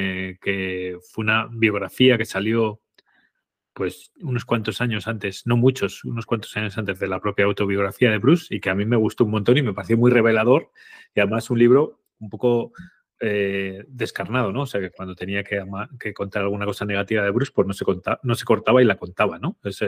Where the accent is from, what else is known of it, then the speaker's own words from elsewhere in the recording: Castile, Spain; Sí, es que yo soy un hombre castellano, tío.